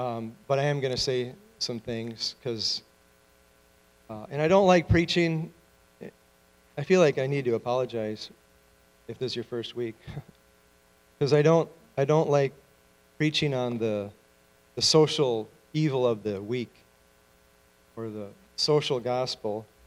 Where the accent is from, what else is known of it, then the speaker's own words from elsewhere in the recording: Chicago, Illinois, United States; You know, I grew up in the Chicago area, and it was Polack jokes.